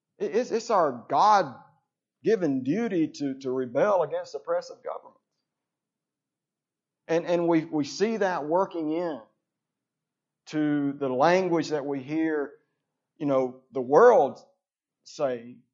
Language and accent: English; United States; Now, as an American, could I get behind this?